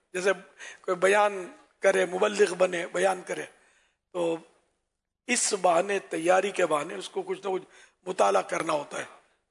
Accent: Karachi, Sindh, Pakistan; born there; ہند سے ہم لوگ ہجرت کر کے ہمارا خاندان آیا, اور میں تو کراچی میں پیدا ہوا. تو گھر میں, جس گھرانے میں آنکھ کھولی وہ علمی گھرانہ نہیں تھا, نہ کوئی پیروں کا گھرانہ تھا, نہ سیدوں کا گھرانہ تھا, میمن گھرانہ بالکل نارمل

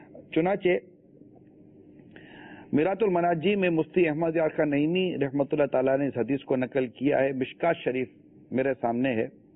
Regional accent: Karachi, Sindh, Pakistan; born there; پاکستان جہاں یہ میری ولادت بھی، مطلب میں پیدا بھی یہی ہوا ہوں باب المدینہ کراچی میں

